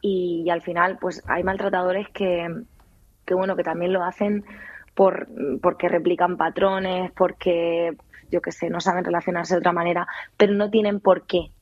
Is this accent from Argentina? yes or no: no; Region of Murcia, Spain; Sí, por suerte entiendo el catalán. Soy de Murcia, no lo parlo, pero lo entiendo perfectamente.